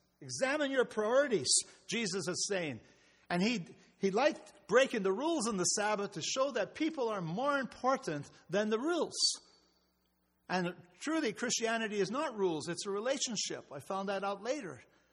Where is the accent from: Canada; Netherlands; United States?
Netherlands; where I come from, which was the land of Holland. I come from Holland, and I grew up in a church that has many rules. So many rules that the nickname of that church was called the Black Stocking Church.